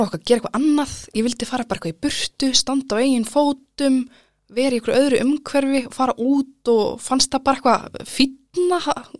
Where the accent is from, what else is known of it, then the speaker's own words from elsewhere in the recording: Capital Region, Iceland; Ég er fædd árið 1986 og ég uppalinn í Grái. Mamma og pappi byggðu hús þar, svona 91-2, flutti ég þangað og fór gekk í Hamraskóla.